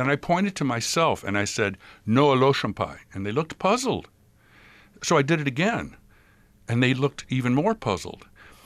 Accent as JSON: {"language": "English", "town": "St. Louis", "region": "Missouri", "country": "United States", "tie": "born or raised there", "said": "I grew up in St. Louis, Missouri, where I was identified as a Negro. That's how I understood myself."}